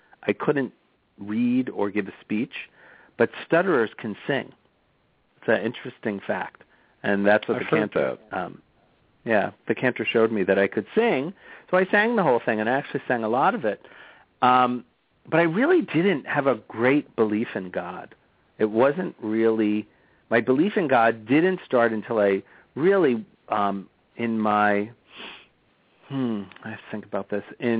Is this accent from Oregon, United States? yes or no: no; Long Island, New York, United States; I grew up in Long Island, right about 5 miles as the crow flies from JFK. It was a primarily Jewish neighborhood, and right across the water was a primarily Italian neighborhood.